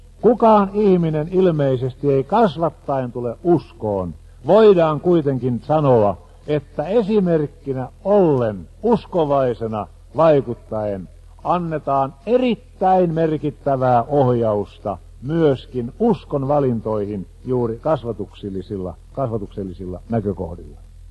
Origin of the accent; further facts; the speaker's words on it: Satakunta, Finland; Minä olen kotoisin Satakunnasta